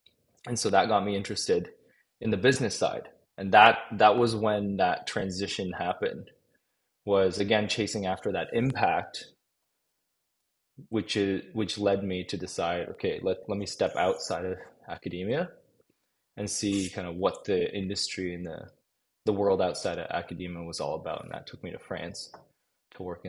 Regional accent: Cambodia; growing up in Cambodia, where I was exposed early to the impacts of portable point of care diagnostics when I grew up there in the early 90s.

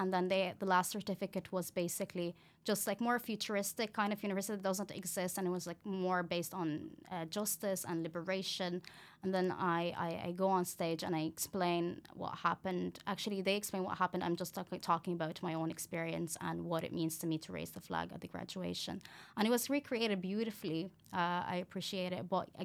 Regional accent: Acre, Northern District, Israel; So if someone, like, for me, I'm from Acre, right? It was from the river to the sea.

